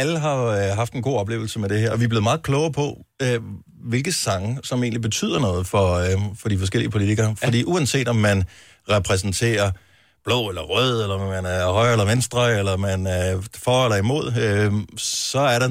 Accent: Region of Southern Denmark, Denmark; jeg er fra Fyn

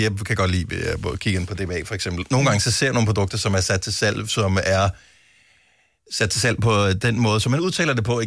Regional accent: Avedøre, Capital Region of Denmark, Denmark; Jeg synes, jeg får lige sådan lidt lille sus fra min gamle hjemstavn, når jeg hører nogen sige Avedøre.

